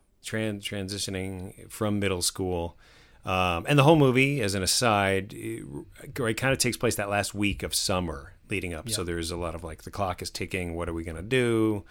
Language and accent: English; New Jersey, United States; it was very common, I think, for a lot of kids to wear camo where I grew up in New Jersey